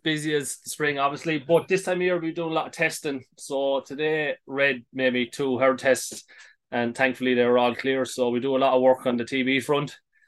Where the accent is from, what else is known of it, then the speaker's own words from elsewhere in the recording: Moneygall, Munster, Ireland; I'm from Moneygall in Tipperary. Some will dispute and say Offaly, but Tipman through and through. Grew up in Moneygall, our farm was out the road a small bit, kind of grew up on a beef and sheep farm.